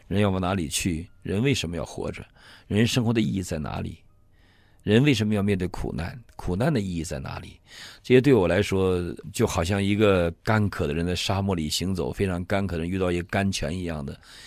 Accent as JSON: {"language": "Chinese", "region": "North China", "country": "China", "said": "另外我是北方人，我又会讲东北话，我到那儿我就完全讲东北话，带有东北口音的话语"}